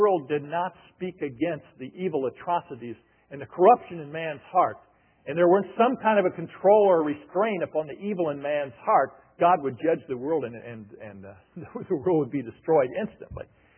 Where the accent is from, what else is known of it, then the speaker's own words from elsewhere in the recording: Indiana, United States; I was raised in Indiana, but grandparents and so forth were from Kentucky, and they were farmers.